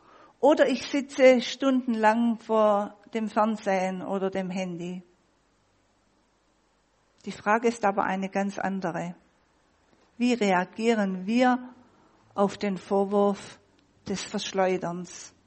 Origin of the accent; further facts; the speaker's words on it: Baden-Württemberg, Germany; Ich bin Schwabe und ein Schwabe verschleudert nichts.